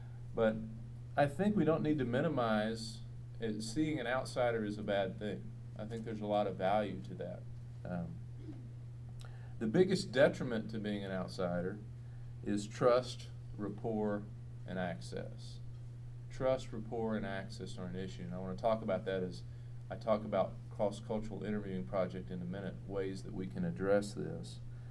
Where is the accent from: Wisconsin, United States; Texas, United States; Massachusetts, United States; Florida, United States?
Texas, United States; I did not tell her I was from Texas.